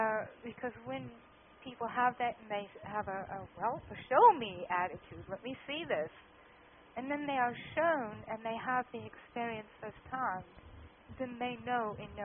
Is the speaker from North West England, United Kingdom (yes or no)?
yes; North West England, United Kingdom; I'm from Lancashire in England